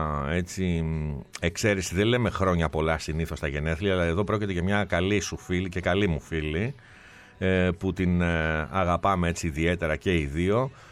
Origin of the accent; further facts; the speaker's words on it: Peloponnese, Greece; Έλα, ρε, η πατρίδα μου! Δίπλα στο χωριό μου!